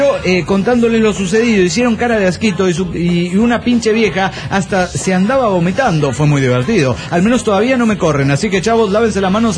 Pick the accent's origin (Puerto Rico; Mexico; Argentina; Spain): Mexico; Nogales, Sonora; No, ahora sí, yo soy de Nogales, Sonora.